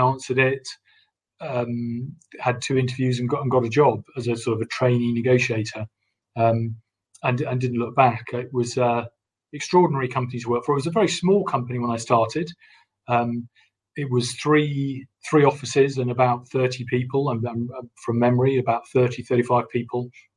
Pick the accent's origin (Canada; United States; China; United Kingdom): United Kingdom; North West England; I'm from the north of England. I'm from Cheshire.